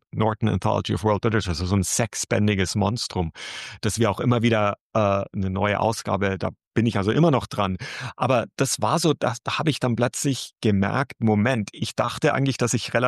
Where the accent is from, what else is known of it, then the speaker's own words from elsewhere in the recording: Nuremberg, Bavaria, Germany; in Nürnberg, genau. Also ich bin in Nürnberg aufgewachsen.